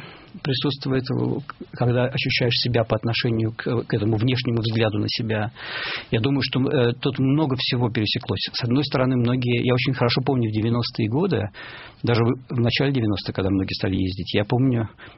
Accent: Saint Petersburg, Russia; now in Berkeley, United States; я вырос в Ленинграде, и до сих пор в Петербурге провожу 1-3 года каждый год. Я живу на, как бы, на два дома между Беркли и Петербургом.

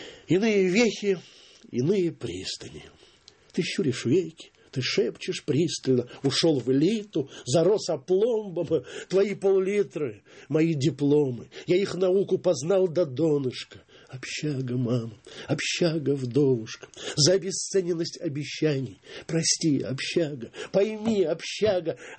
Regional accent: Moscow, Russia; Ну, я москвич

